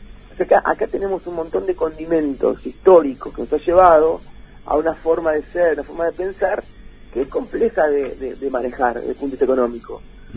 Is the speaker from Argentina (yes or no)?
yes; Argentina; soy argentino